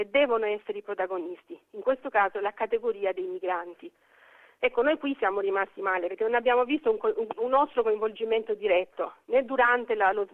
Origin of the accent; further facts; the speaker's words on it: Albania; io come albanese, ma tutti noi albanesi, Integra Onlus vi ha dato una bara bianca in mano